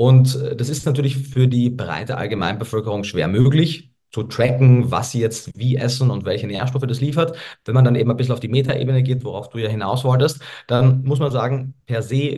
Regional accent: Austria; born there; also born or lived in Germany; wie man vielleicht oder vielleicht auch nicht hört, ich bin gebürtiger Österreicher, habe aber lange Zeit auch viele Jahre in Deutschland gelebt

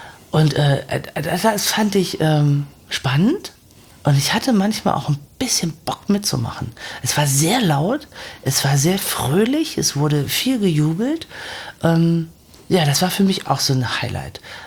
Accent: Kassel, Hesse, Germany; Aus Kassel.

